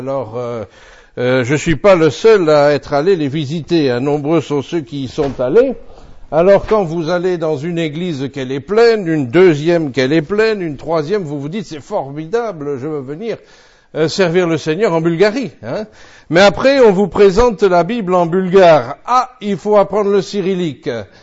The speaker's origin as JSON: {"language": "French", "region": "Nouvelle-Aquitaine", "country": "France", "said": "moi-même, je viens de Lux, dans le Pays Basque, Lux Sumberotte, L-U-X-E, et plus loin, Sumberotte."}